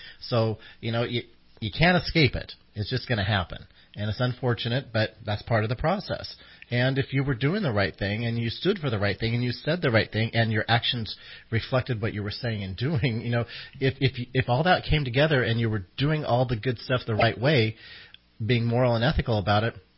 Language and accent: English; Sacramento, California, United States; We're from Sacramento.